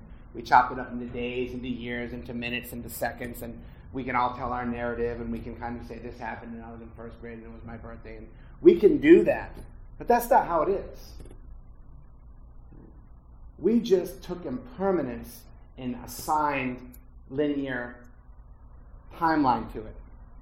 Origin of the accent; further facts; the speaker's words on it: Norfolk, Virginia, United States; born there; I know I was born in Norfolk, Virginia.